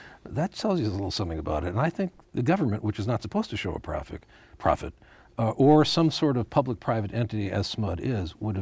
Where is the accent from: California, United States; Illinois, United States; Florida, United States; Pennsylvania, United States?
California, United States; moved away; also born or lived in New York; I was born in New York, but from the time I was 8, I lived in Southern California until I moved up here in 1976.